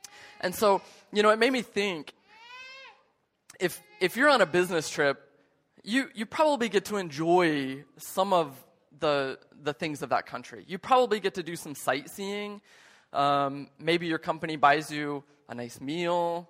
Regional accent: United States; moved away as an adult; now in South Korea; And this is my passport, my U.S. passport. I'm from the States.

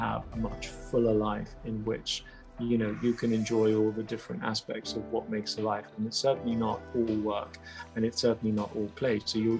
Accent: London, United Kingdom; also born or lived in Iran; I was actually born in Iran, so I wasn't born in London. We left Iran when I was very young. I was 3 years old when we left. So yes, I was raised in London.

